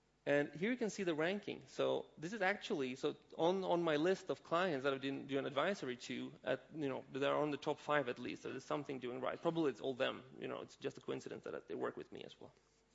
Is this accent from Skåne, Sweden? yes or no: yes; Lund, Skåne, Sweden; This is just from my hometown in Lund.